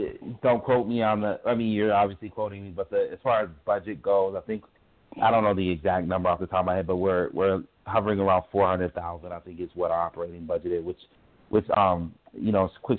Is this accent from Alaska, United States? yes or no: no; Minneapolis, Minnesota, United States; Nah, man, I'm a Southsider, man. I grew up on 42nd and Park. I grew up in Phillips neighborhood.